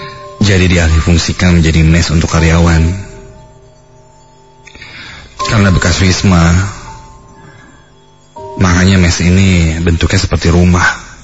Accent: Garut, West Java, Indonesia; now in Bandung, Indonesia; Aku memang bukan asli dari Bandung. Asalku dari Garut.

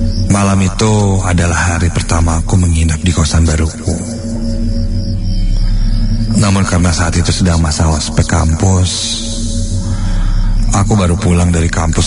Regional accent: Jakarta, Indonesia; now in Bandung, Indonesia; Sebenarnya aku bukan berasal dari Bandung. Aku asli dari Jakarta.

